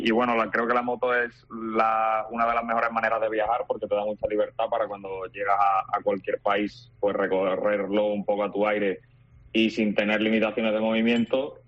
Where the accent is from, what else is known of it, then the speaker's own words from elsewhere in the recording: Sanlúcar de Barrameda, Andalusia, Spain; Magallanes y Elcano salieron de Sanlúcar para dar la vuelta al mundo. Y pues esa es mi tierra